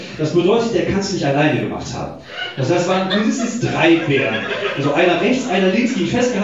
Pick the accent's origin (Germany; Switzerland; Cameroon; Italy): Germany; Wuppertal, North Rhine-Westphalia; und ich komme aus Wuppertal